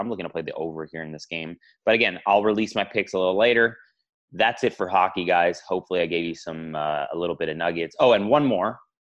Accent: Los Angeles, California, United States; against my hometown Los Angeles Kings.

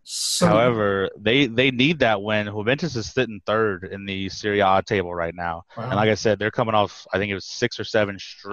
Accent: Dayton, Ohio, United States; Now, I know I'm from Ohio, from the Dayton area, but I'm going to be the first to tell you I am not an Ohio State Buckeye fan.

